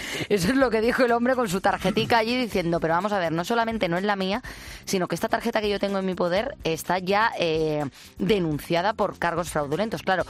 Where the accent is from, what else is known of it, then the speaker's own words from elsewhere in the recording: Madrid, Community of Madrid, Spain; nosotros que somos de Madrid